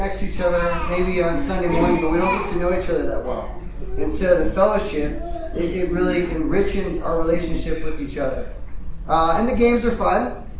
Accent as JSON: {"language": "English", "town": "Quincy", "country": "United States", "tie": "born or raised there", "said": "I did not grow up in this area. I grew up over in Quincy, but all six of the family members in my family have been campers here."}